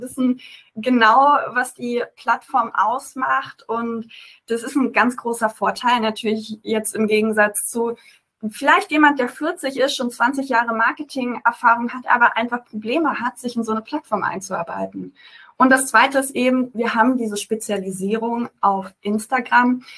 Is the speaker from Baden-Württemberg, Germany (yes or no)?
yes; Mannheim, Baden-Württemberg, Germany; Wir kommen ja aus Mannheim